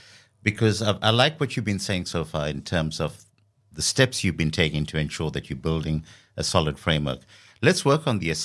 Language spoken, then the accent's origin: English; Durban, KwaZulu-Natal, South Africa; The utter devastation in terms of the government of Durban, my hometown.